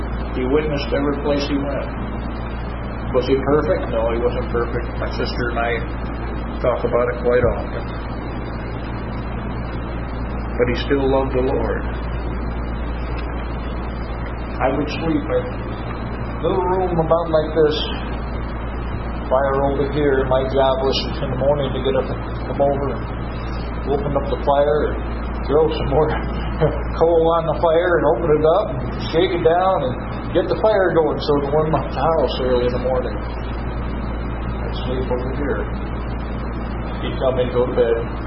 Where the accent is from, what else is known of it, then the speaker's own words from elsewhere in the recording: Norwich, New York, United States; And I was brought up in Norwich, New York.